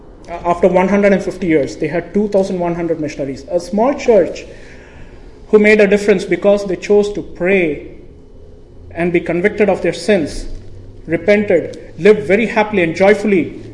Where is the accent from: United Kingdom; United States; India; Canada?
India; Parur, Kerala; He came to my hometown, and he met my great-grandfather, and my great-grandfather was one of the converts in the church that was established in my hometown back in Parur.